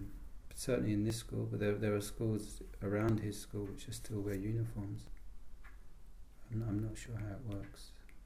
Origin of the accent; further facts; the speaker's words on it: London, United Kingdom; now in Edinburgh, United Kingdom; I grew up in London myself